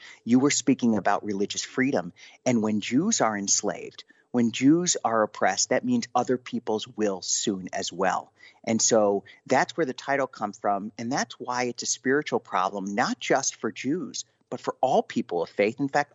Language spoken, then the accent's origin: English; Houston, Texas, United States; also born or lived in Milwaukee; I mean, I grew up in Houston, Texas, and then Milwaukee, Wisconsin.